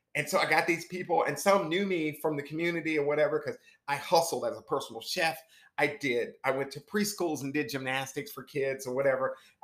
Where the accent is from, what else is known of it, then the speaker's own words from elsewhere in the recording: North Carolina, United States; It was, so I'm from Warren County.